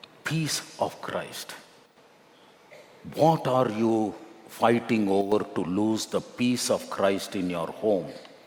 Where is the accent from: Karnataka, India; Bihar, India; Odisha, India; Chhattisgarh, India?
Karnataka, India; Bangalore; now in Delhi, India; I'm born and brought up in Bangalore, basic degree computer science, but I'm living and working in Delhi.